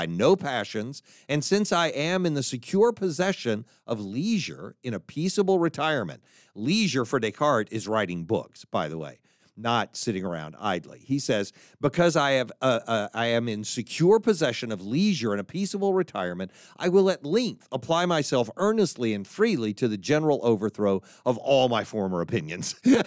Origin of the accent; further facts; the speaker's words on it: United States; That's because I'm an American. Americans are pragmatists.